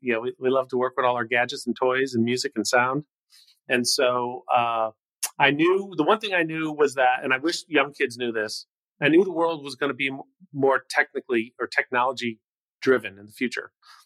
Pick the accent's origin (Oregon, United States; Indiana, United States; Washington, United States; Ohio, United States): Ohio, United States; Cleveland; I came from a very large family